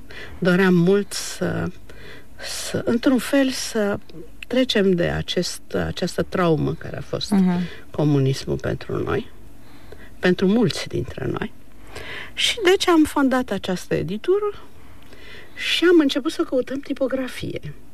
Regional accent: Bucharest, Romania; also born or lived in Roman; Drept care m-am născut în Roman.

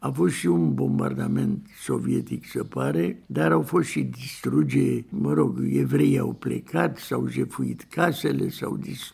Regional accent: Ștefănești, Romania; pentru noi care ne-am născut în Ștefănești și am trăit în perioada antebelică

